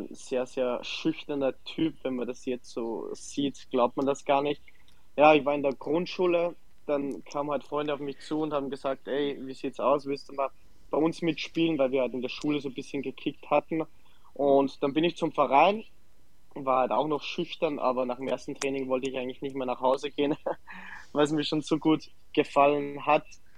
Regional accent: Salzburg, Austria; wie du schon erwähnt hast, 29 Jahre, gebürtiger Salzburg, angefangen bei mir am Dorf zu spielen, nach Ried gegangen, dort Profi geworden, nach Deutschland, Dresden, Magdeburg

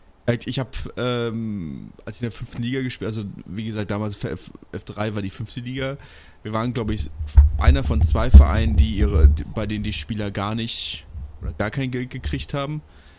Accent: Berlin, Germany; wir kommen beide aus Berlin.

